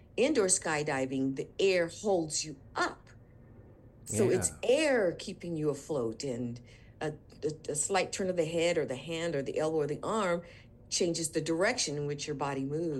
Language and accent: English; San Francisco, California, United States; So I grew up in San Francisco.